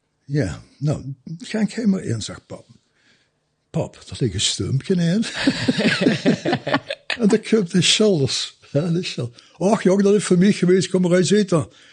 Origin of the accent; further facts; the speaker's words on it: Lummen, Limburg, Belgium; born there; ik ben geboren in Lummel.